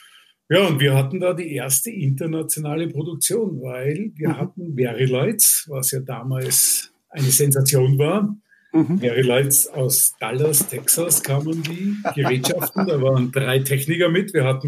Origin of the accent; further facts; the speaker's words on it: Vienna, Austria; ich komme aus Wien